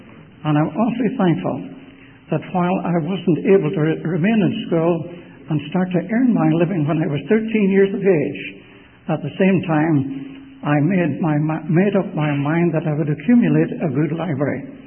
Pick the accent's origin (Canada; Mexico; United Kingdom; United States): United Kingdom; Belfast, Northern Ireland; born there; In any case, I was born in Belfast.